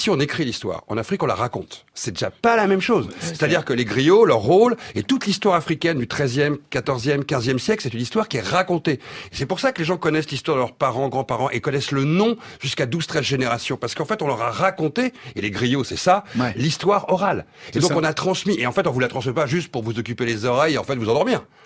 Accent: Brittany, France; Moi, je suis breton, par exemple, je suis de cette génération.

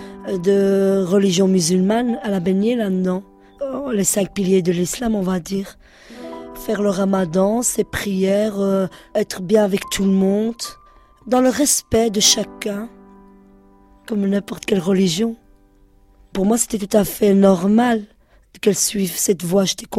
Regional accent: Schaerbeek, Brussels, Belgium; J'habite dans un quartier, on va dire, il y a un peu de tout, mais on va dire plus de Marocains. Je suis une vraie bruxelloise, plus scarbercoise que bruxelloise.

